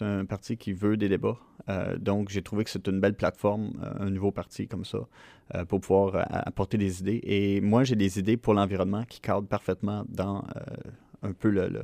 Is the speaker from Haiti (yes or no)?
no; Montreal, Quebec, Canada; now in Gaspésie, Canada; J'ai fait mes études sur la Rive-Sud de Montréal, là où j'ai grandi, à Montréal